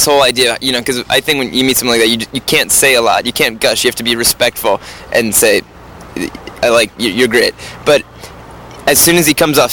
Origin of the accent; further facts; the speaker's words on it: Manhattan, New York, United States; born there; Well, I was born in Manhattan.